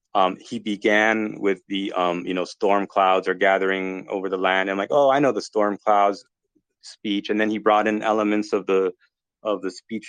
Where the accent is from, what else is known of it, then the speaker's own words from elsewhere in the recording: Los Angeles, California, United States; Like, I'm from Los Angeles, and a lot of my friends were doing things in different parts of Hollywood as well.